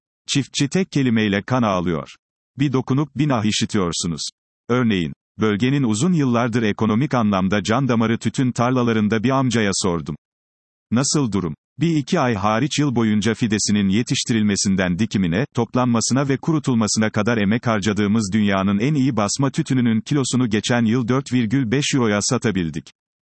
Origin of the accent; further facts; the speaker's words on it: Eastern Macedonia and Thrace, Greece; Yaz tatilimi memleketim Batı Trakya'da geçirdim.